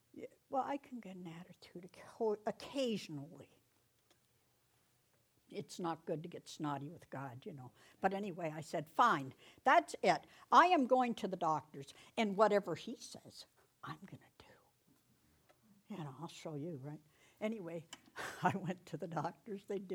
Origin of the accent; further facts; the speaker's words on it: Niagara-on-the-Lake, Ontario, Canada; born there; also born or lived in Cambridge; we moved to Cambridge in 85, and my family, I was born in Niagara-on-the-Lake. My family's still that area, Niagara Falls, Fort Erie, Niagara-on-the-Lake, St. Catharines.